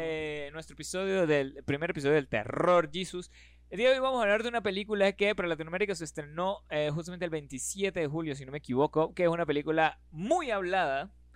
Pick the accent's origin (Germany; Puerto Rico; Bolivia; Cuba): Germany; Porque yo soy alemán, exactamente.